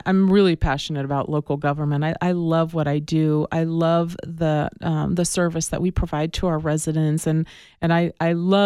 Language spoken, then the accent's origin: English; Tucson, Arizona, United States; This is my hometown. I grew up here in Tucson.